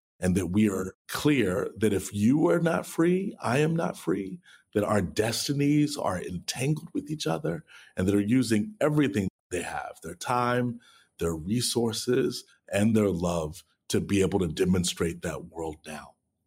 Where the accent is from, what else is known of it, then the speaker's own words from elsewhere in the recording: Dallas, Texas, United States; I'm from South Dallas, Texas. My grandmother was a janitor.